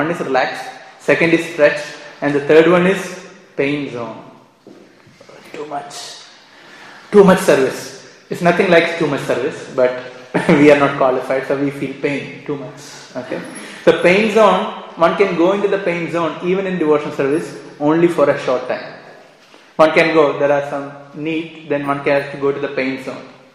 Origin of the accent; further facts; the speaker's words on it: Kerala, India; I said, yeah, I'm also from South India. So she said, I'm from Kerala. I said, I'm also from Kerala.